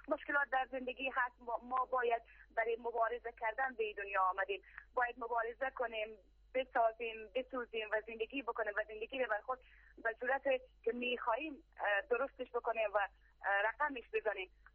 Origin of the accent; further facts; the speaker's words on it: Afghanistan; born there; در این وطن هستیم، در این وطن زاده شدیم